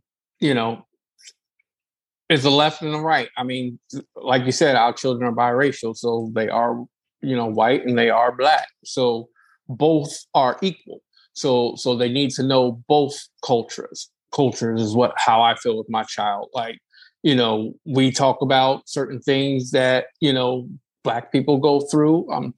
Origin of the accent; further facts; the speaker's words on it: New Jersey, United States; I'm from Jersey. So same dynamic, you know, it was, you know, pretty much all black. And then we had, you know, white people, Spanish people, you know, I grew up with a plethora of people.